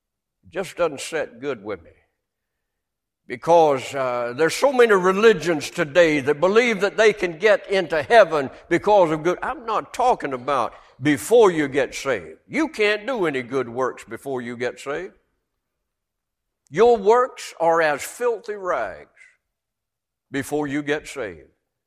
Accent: North Carolina, United States; I'm from North Carolina. Just to the east of us is what we call the Outer Banks.

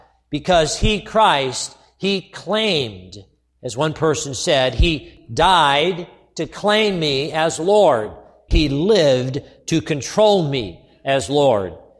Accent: West Covina, California, United States; I grew up in West Covina, and they owned the shop in Covina, California.

